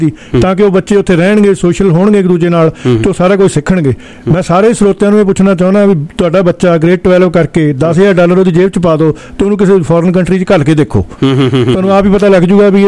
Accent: Fidde Kalan, Punjab, India; moved away as an adult; also born or lived in Bathinda; now in Canada; ਮੇਰਾ ਜਨਮ ਬਠਿੰਡੇ ਦਾ, ਮੇਰਾ ਜ਼ਿਲ੍ਹਾ ਫਰੀਦਕੋਟ ਹੈ ਅਤੇ ਪਿੰਡ ਮੇਰਾ ਫਿੱਡੇ ਕਲਾਂ

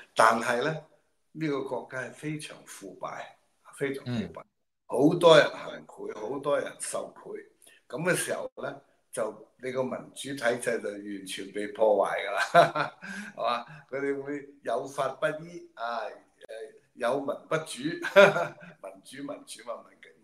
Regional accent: Hong Kong; 我哋作為中國人、香港人

